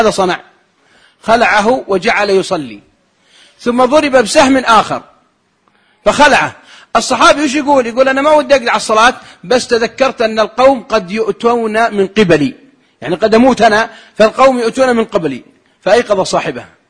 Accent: Saudi Arabia; حتى دخل واحد عندنا في السعوديه

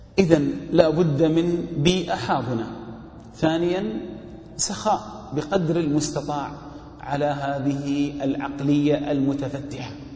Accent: Al-Ahsa, Eastern Province, Saudi Arabia; وأنا ابن الأحساء والفسيلة أمامي، عندي 2,000,000 نخلة هناك

